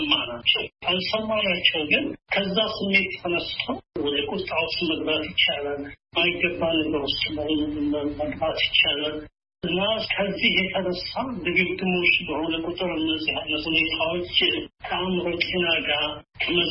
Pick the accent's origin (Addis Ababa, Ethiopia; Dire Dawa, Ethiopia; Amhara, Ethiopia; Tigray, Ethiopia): Addis Ababa, Ethiopia; now in Doha, Qatar; ተወልጄ ያደኩት አዲስ አበባ ነው።